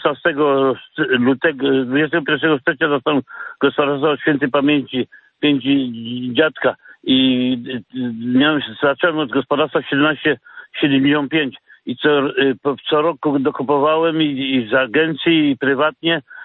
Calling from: Pniewy, Greater Poland Voivodeship, Poland; jestem rolnikiem z Wielkopolski, gmina Pniewy, powiat Przemotulski.

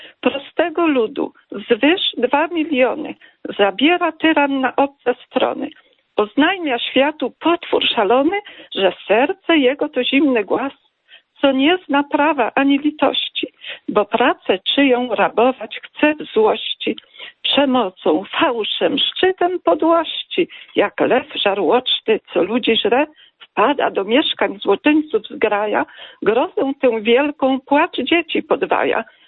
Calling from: Krosno, Subcarpathian Voivodeship, Poland; ja z Krosna dzwonię

